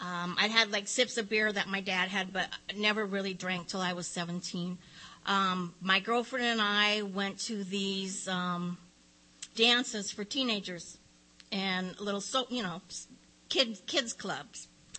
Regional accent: Indianapolis, Indiana, United States; also born or lived in Connecticut; I was born in 1950 in Connecticut, of French-Canadian descent. When I was 9, my dad got transferred to Indianapolis, Indiana. So I grew up there.

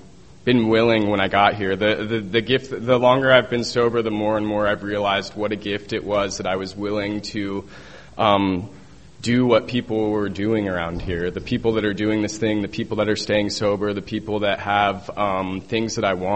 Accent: Virginia, United States; moved away; I'm originally from Virginia. I moved here to get away from Virginia, and after being on federal probation

